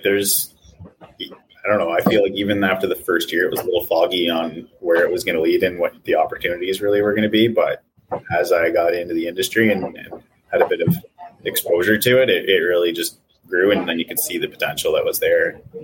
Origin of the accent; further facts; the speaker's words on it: Ottawa, Ontario, Canada; born there; My family's from Ontario. Okay. So I was born in Ottawa. So my family lives all through the Ottawa Valley. So now that I'm older, have a wife and kids